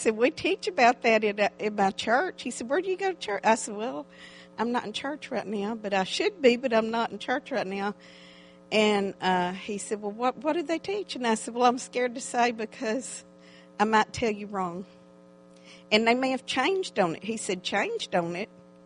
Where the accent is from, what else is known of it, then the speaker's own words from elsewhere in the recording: Colorado, United States; also born or lived in Texas; and I'm from Texas originally. And I thought... Well, I love the cowboy look because I was raised on a ranch in Colorado.